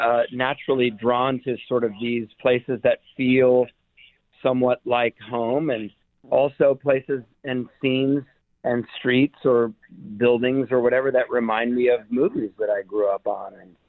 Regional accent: California, United States; I was born in 1970, and I'm from Southern California, and we took a lot of road trips as when I was a kid up to Shasta Lake and Redding, and I have family in Northern California

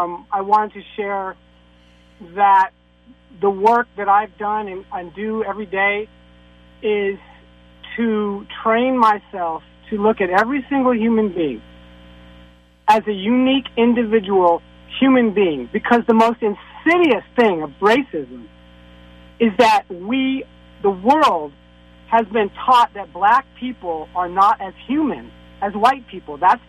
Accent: California, United States; And so I, as an American born and raised in the Bay Area

